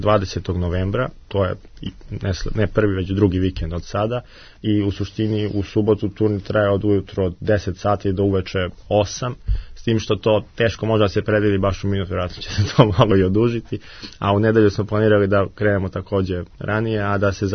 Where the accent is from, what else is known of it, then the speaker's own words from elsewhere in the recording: Kragujevac, Šumadija, Serbia; to biti Kragovac, moj rodni grad.